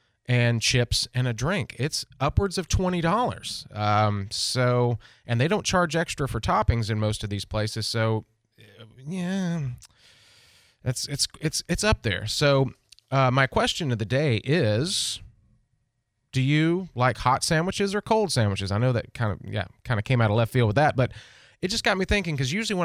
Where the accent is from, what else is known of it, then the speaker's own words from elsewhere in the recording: Nashville, Tennessee, United States; also born or lived in Auburn, Alabama; I grew up on Schlotzky's in Nashville. Oh, my gosh. If we had a Schlotzky's deli here, I would be so happy.